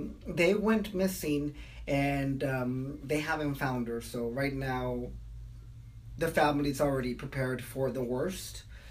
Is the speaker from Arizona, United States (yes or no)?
no; Texas, United States; growing up in the Valley also, maybe, I don't know if it's just me, but, you know, we also have that fear, me as being gay, having the border so close to us